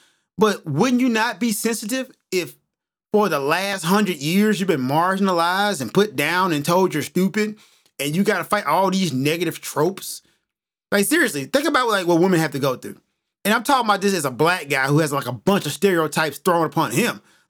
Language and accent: English; Nigeria; That guy's Kenyan. I'm Nigerian. He's Cameroonian.